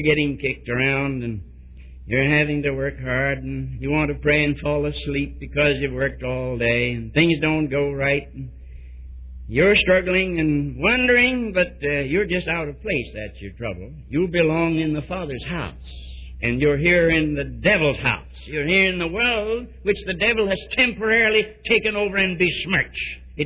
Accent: United States; I wouldn't allow anybody else to say this, but being an American, I can say it.

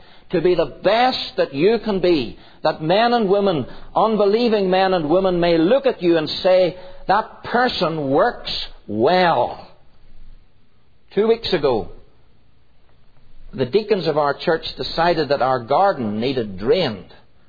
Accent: Ireland

